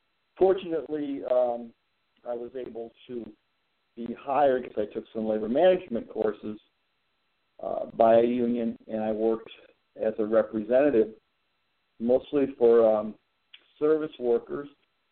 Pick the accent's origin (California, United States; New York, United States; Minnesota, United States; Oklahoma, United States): New York, United States; I grew up in New York State and ended up in Albany around 1974.